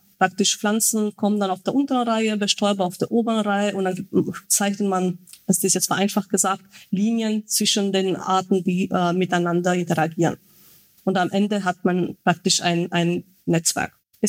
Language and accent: German; Romania; Und ich glaube, Rumänien, ich komme ja selber aus Rumänien